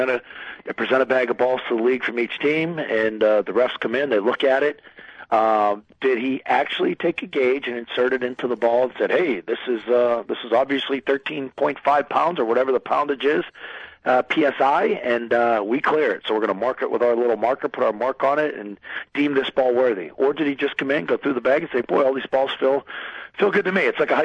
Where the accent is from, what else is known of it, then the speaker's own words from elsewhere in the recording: Pittsburgh, Pennsylvania, United States; I was a kid. I grew up in Pittsburgh. Went to watch Terry at camp